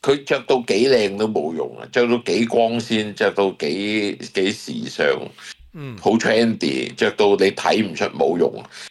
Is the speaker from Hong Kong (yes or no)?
yes; Hong Kong; 我会好想佢冇咁容易理解我系香港人。